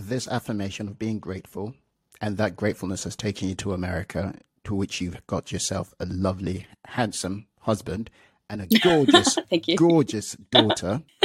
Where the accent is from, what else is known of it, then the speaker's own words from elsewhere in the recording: Nigeria; Well, take it from someone who's also married to a Tamilian, and I'm Nigerian.